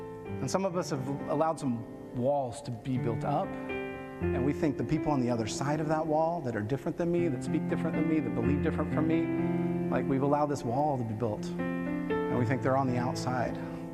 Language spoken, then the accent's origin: English; Mozambique; I'm from Mozambique. I'm on African time right now.